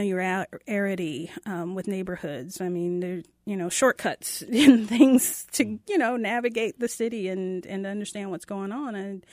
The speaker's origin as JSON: {"language": "English", "town": "Brooklyn", "region": "New York", "country": "United States", "tie": "born or raised there", "said": "I grew up on 27th in Brooklyn, where my mom still lives."}